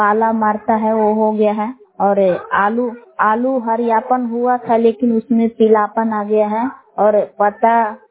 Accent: Bela, Bihar, India; ग्राम बेला जिला कैमूर भभुआ की निवासी हूँ।

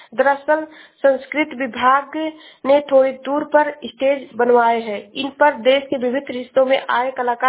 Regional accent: Basti, Uttar Pradesh, India; मैं जिला बस्ती से हूँ।

